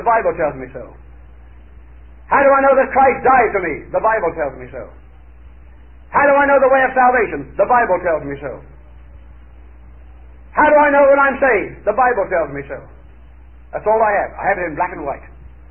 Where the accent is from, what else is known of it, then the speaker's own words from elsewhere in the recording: Johannesburg, Gauteng, South Africa; also born or lived in England; I entered in the city of Johannesburg, South Africa, where I was brought up as a boy. I was born in England, but brought up in South Africa.